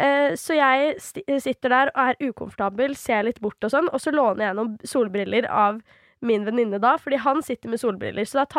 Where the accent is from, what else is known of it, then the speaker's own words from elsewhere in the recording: Svelvik, Vestfold, Norway; Men nå er jo ikke jeg originalt fra Drammen. Eller jeg er jo fra Svelvik, ikke sant?